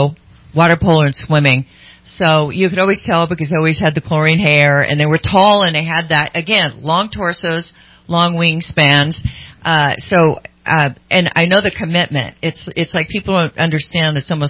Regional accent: Sacramento, California, United States; I grew up in Sacramento

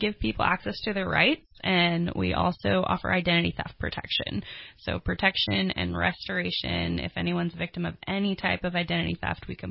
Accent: Salinas, California, United States; also born or lived in Charlotte, North Carolina; I was born in Charlotte and then grew up in Monterey Bay Area, Salinas, and we moved up here in 2005.

